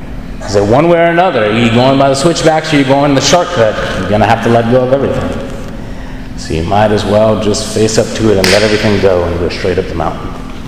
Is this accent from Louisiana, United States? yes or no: yes; Louisiana, United States; I try to tell John, I'm from Louisiana, we don't do mountains.